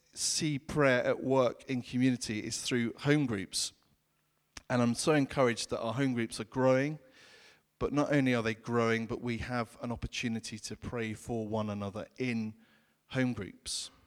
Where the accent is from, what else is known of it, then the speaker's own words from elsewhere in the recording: United Kingdom; Okay, I know we're British and we struggle, and some of us maybe aren't British, and we can do that more easily.